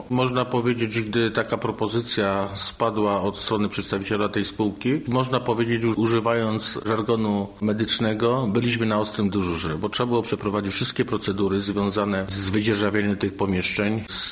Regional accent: Wieluń, Łódź Voivodeship, Poland; mamy ten oddział już tutaj u siebie w Wieluniu

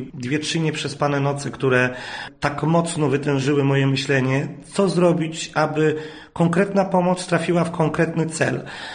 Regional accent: Wieluń, Łódź Voivodeship, Poland; jestem lokalnym producentem owoców, rodowitym wieluniakiem.

